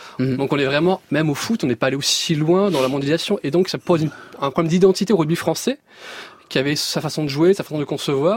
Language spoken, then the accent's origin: French; France; Parce qu'on est français